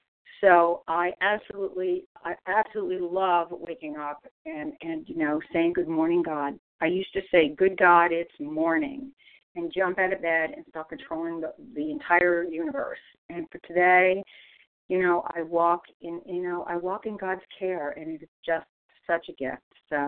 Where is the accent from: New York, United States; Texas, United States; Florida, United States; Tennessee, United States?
Florida, United States; St. Augustine; I come from St. Augustine, Florida